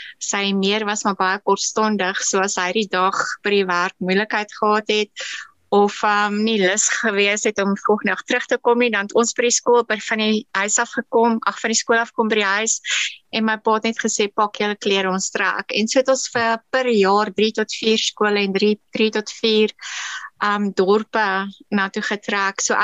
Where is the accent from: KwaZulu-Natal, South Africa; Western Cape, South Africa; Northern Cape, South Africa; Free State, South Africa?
KwaZulu-Natal, South Africa; born there; ek is in Natal gebore. Ek was een van 5 kinders